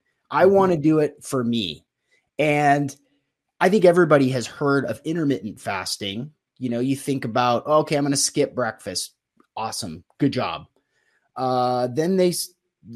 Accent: Seattle, Washington, United States; born and raised in Seattle

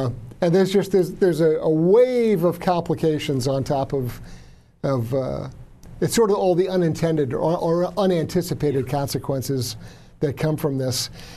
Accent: New York, United States; I'm originally a New Yorker

